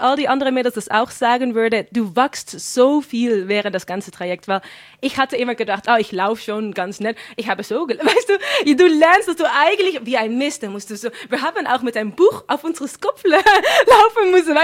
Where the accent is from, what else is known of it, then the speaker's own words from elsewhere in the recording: Netherlands; German is a second language; ich darf leider nicht mitmachen mit Miss Germany, weil ich bin kein Deutscher, sondern habe ich gesucht, was haben wir in die Niederlande, woran ich da mitmachen kann.